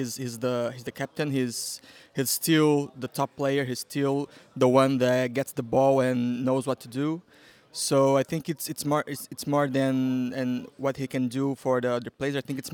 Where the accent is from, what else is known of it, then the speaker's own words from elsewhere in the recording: Brazil; moved away as an adult; now in Lisbon, Portugal; So I'm from Brazil, of course. My family is Portuguese. And I moved to Portugal in like 3 years ago.